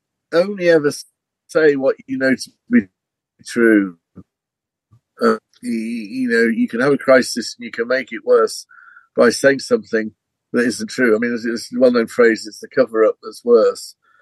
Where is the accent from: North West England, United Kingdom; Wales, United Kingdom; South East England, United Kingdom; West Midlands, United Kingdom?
North West England, United Kingdom; Barrow-in-Furness; Yeah. I'm from Cumbria. My hometown's Barrow-in-Furness.